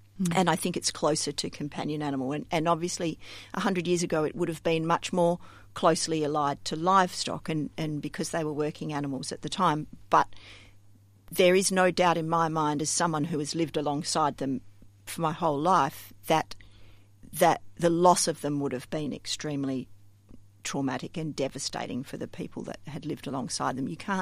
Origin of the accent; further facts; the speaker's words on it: Australia; us apologising for being Australian